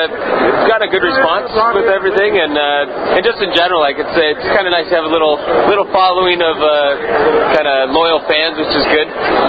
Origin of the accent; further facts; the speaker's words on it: Toronto, Ontario, Canada; Yeah, we're both from Toronto, so we do a lot of the local Toronto shows.